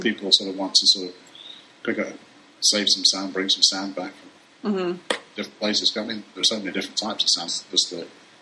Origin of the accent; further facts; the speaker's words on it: England, United Kingdom; Hey, we're English.